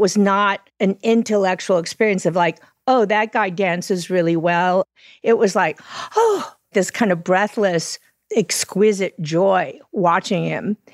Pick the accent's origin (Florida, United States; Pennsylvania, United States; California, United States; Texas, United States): Texas, United States; We grew up in Texas with a military father